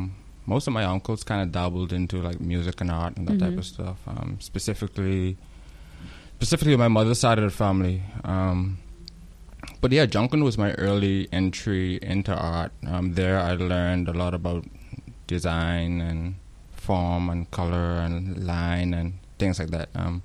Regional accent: Grants Town, New Providence, Bahamas; Yeah, I'm originally from Grantstown. Born and raised there, obviously. And still occupy a studio there.

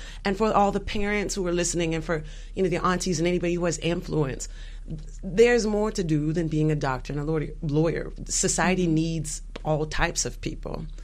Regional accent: United States; I say that as an American. Amanda, I'm an American.

